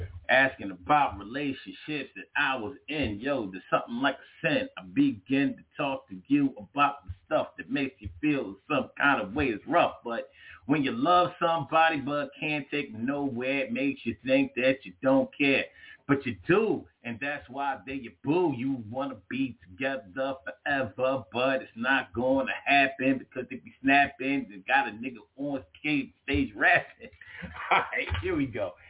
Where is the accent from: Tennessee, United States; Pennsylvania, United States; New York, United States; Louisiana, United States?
Pennsylvania, United States; Philadelphia; Shit, I'm from Philly. We don't fake nothing.